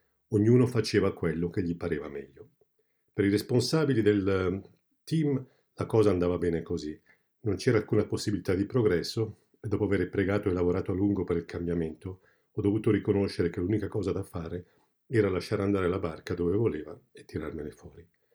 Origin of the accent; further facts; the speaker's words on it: Switzerland; Sono italiano, ma da figlio di migranti sono cresciuto in Svizzera.